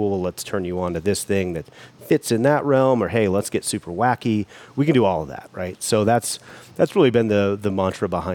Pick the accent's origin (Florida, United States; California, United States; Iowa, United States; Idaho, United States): Iowa, United States; listen, brother, I'm from Iowa originally.